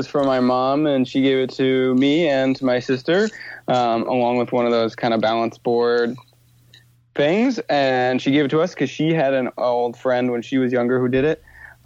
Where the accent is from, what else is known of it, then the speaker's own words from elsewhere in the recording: Wisconsin, United States; And I'm from Wisconsin, and that was happening in Michigan that summer.